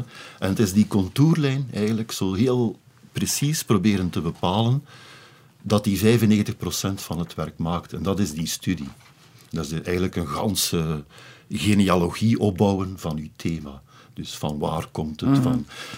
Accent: Aalst, Flanders, Belgium; Van juist waar ik vandaan kwam, maar ik wist niet dat het zo dicht bij elkaar lag

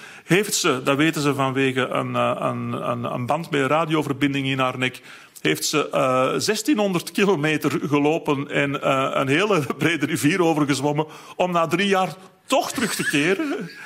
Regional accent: Flanders, Belgium; zeker als Vlaming, denk ik, automatisch wel wat voelt

